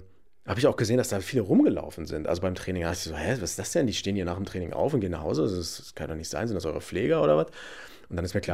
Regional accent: Hildesheim, Lower Saxony, Germany; ich komme ja aus Hildesheim

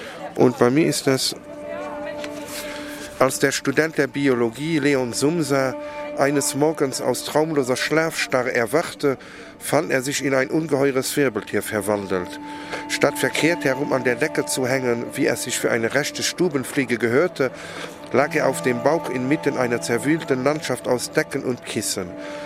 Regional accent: Luxembourg; Man hat es ein wenig schwerer zu landen als Luxemburger

